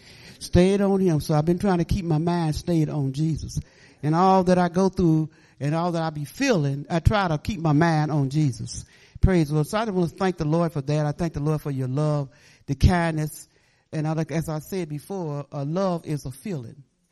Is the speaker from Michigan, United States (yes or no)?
yes; Michigan, United States; born there; I know my mom lived in Detroit. I was born in Michigan, and she lived in Detroit